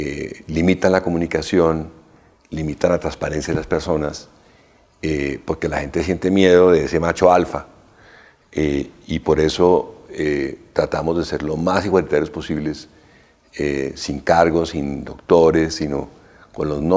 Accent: Colombia; nos pasa a veces a los colombianos

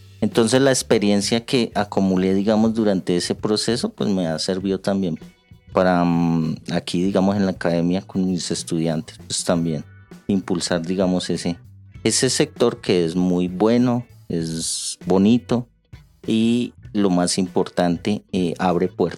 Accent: Sogamoso, Boyacá, Colombia; moved away as an adult; now in Bogotá, Colombia; cuando salí de la universidad, yo soy de Sogamoso, Boyacá, migré, digamos que por opciones de trabajo hacia Bogotá

